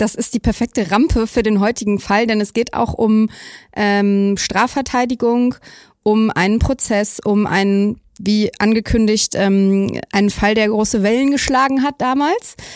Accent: Cologne, North Rhine-Westphalia, Germany; ich komme aus Köln, deswegen freue ich mich sehr, dass es heute in Köln spielt.

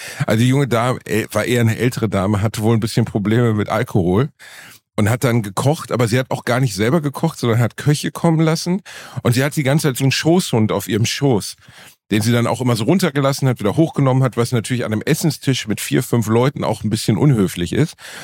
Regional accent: North Rhine-Westphalia, Germany; Ich komme aus dem Ruhrpott.

